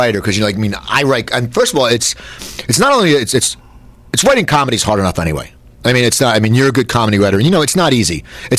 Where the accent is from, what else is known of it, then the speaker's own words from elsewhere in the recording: Cherry Hill, New Jersey, United States; I forgot because I'm from Cherry Hill.